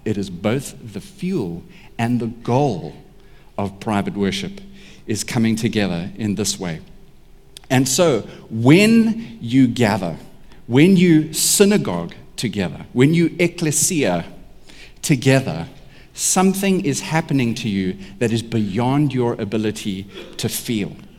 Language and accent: English; South Africa; Yeah, I'm South African and I said it.